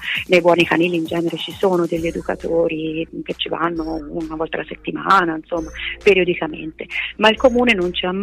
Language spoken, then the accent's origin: Italian; Pisa, Tuscany, Italy; Sì, sono di Pisa e sono vegana da poco più di un anno